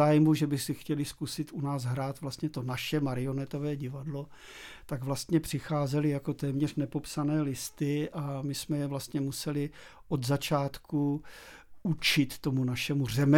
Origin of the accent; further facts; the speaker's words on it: České Budějovice, South Bohemian Region, Czechia; já jsem jako dítě, tehdy ještě v Českých Budějovicích, strašně často trávil mnoho hodin i při zkouškách